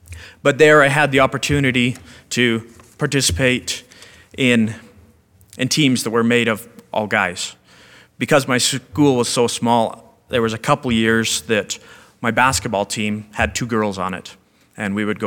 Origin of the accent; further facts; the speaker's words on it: Canada; I grew up in Canada. I grew up on a farm outside a very small town, and being in a small town, I went to a really small school.